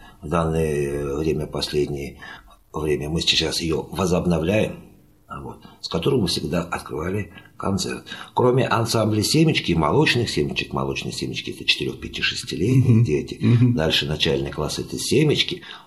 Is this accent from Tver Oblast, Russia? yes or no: no; Grozny, Chechnya, Russia; moved away as an adult; now in Moscow, Russia; Я сам родом с Северного Кавказа, из города Грозного. Там я и музыкальное училище закончил. А затем вот приехал в Москву, Институт культуры.